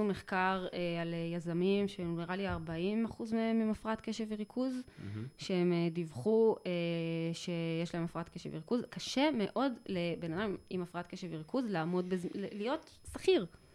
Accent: Safed, Northern District, Israel; born there; נולדתי שם, משפחה שלי שם, הבן שלי שם, שני ילדים שלי שם.

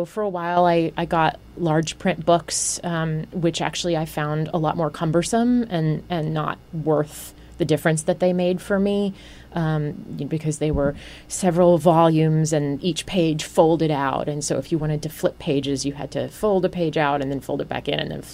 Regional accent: North Carolina, United States; I actually went to Wake Forest University, which was in my hometown.

